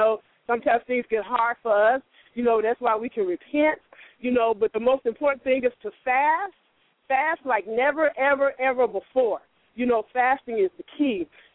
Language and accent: English; Chicago, Illinois, United States; now in Atlanta, United States; I'm originally from Chicago, just as the young lady said, but I'm living in Atlanta.